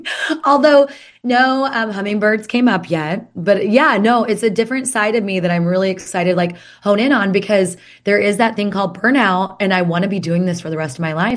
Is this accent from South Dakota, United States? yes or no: no; Oklahoma, United States; I'm originally from Oklahoma.